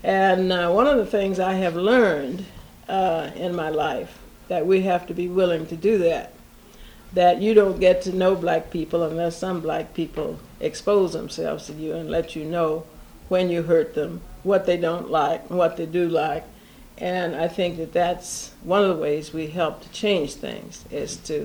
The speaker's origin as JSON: {"language": "English", "region": "Georgia", "country": "United States", "tie": "born or raised there", "said": "this was in Georgia, and I told you I grew up in Georgia, and although I hadn't lived there for many years, here I was back in Georgia"}